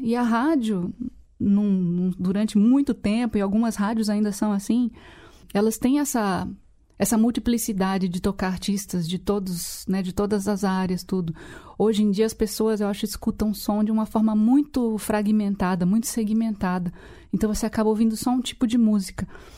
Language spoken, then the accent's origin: Portuguese; Serra do Navio, Amapá, Brazil; born there; talvez as pessoas já saibam que eu não nasci em Minas Gerais. Eu nasci na Serra do Navio, no Amapá, em 1971.